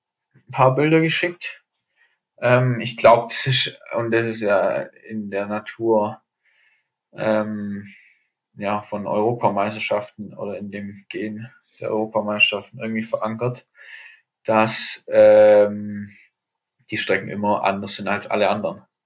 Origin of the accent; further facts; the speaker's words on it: Germany; Genau, als Deutscher sicherlich auch nicht zu benachteiligt, einfach weil vielleicht bei uns auch in der Vergangenheit nicht allzu viele Top-Sportler, also Top-Sportler gab und es aber einige tolle Bike-Hersteller in Deutschland g